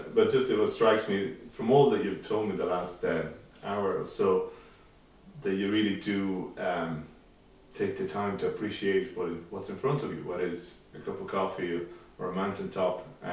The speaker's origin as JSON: {"language": "English", "country": "Italy", "tie": "born or raised there", "said": "But as I was saying, I grew up in Italy"}